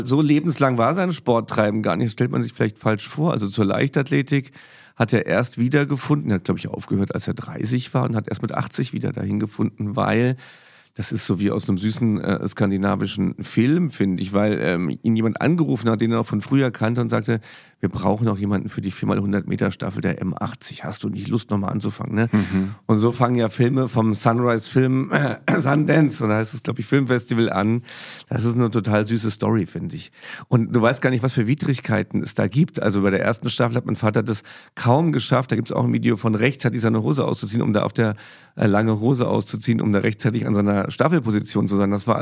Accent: Saarland, Germany; Das ist unsere Position als Saarländer.

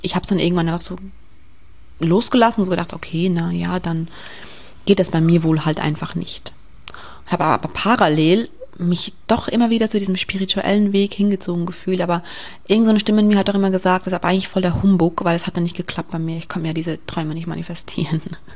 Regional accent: Switzerland; born or raised there; moved away as an adult

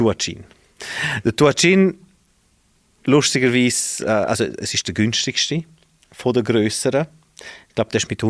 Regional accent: Graubünden, Switzerland; der Valader effektiv der vom Unterregendin ist, der, wo ich herkomme.

